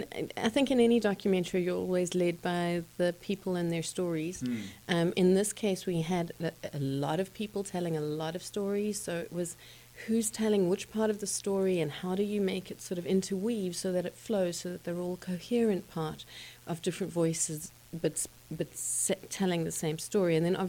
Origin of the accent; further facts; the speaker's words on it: South Africa; also born or lived in Montreal, Canada; I was born in Montreal, but I grew up in South Africa.